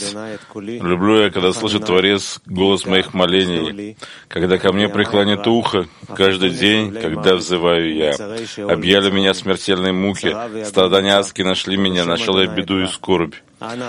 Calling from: Haifa, Haifa District, Israel; Хайфа, говорите. Доброе утро. Мы десятка из Хайфы

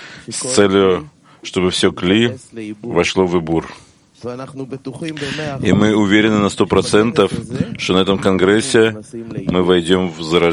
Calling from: Haifa, Haifa District, Israel; Хайфа, говорите. Доброе утро. Мы десятка из Хайфы

